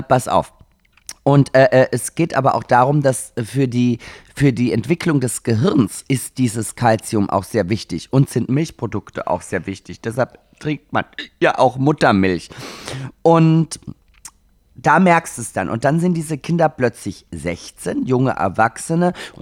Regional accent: Austria; Bei uns in Österreich

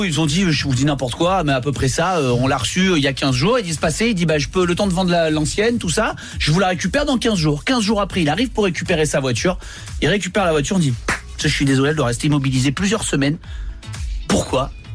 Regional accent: south of France, France; je vous fais un questionnaire purement marseillais, puisque bah, voilà, je suis du Sud.

